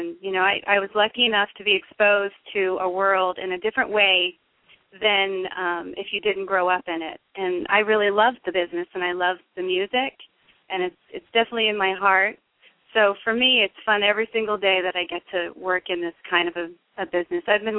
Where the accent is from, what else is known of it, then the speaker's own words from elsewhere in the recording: Las Vegas, Nevada, United States; It's, well, it's a lot different there now than it was when I was growing up. You know, it wasn't as developed as it is now.